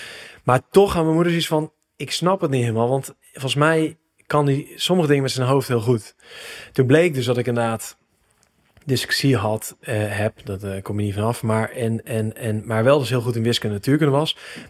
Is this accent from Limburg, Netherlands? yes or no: no; Eindhoven, North Brabant, Netherlands; also born or lived in Amsterdam; Want ik ben opgegroeid in Eindhoven. Gestudeerd in Amsterdam trouwens, teruggekomen